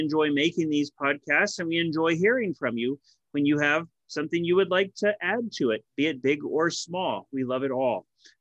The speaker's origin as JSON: {"language": "English", "region": "Texas", "country": "United States", "tie": "born or raised there", "said": "growing up in Texas, I heard it only in a negative way."}